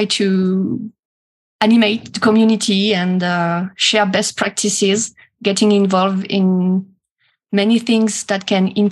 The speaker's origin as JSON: {"language": "English", "country": "France", "second_language": "English", "said": "I'm an English to French video game translator from France, obviously. I live in Dijon"}